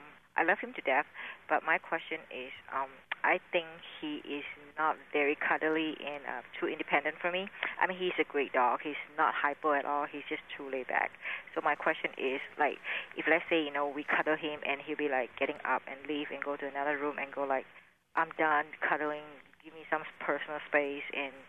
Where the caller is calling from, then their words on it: Cedar Rapids, Iowa, United States; I'm calling from Cedar Rapids, Iowa